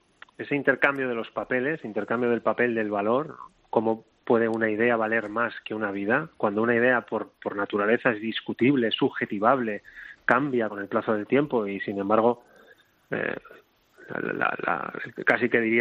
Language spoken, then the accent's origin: Spanish; Basque Country, Spain; born there; el lugar donde yo nací, en Euskadi